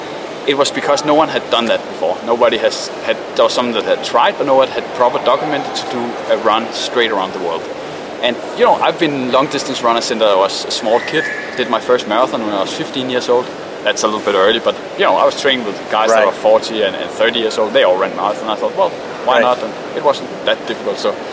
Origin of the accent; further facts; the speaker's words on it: Denmark; English is a second language; I am from Denmark, obviously. We're here in Copenhagen